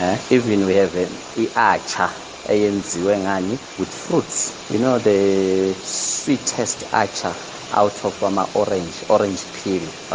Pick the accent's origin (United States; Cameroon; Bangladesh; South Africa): South Africa; Mpumalanga; I'm from Mpumalanga, further down in the east, Mpumalanga, where you get your oranges, where you get all your citrus, bananas, and the rest.